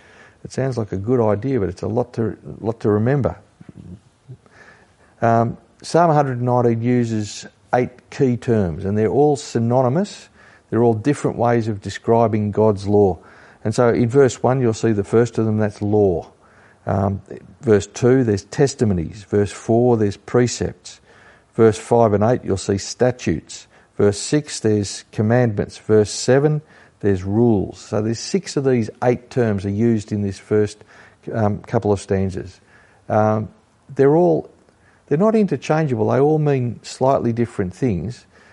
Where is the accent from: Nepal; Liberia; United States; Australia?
Australia; And I said, "Mate, we're from Australia, but I had a book."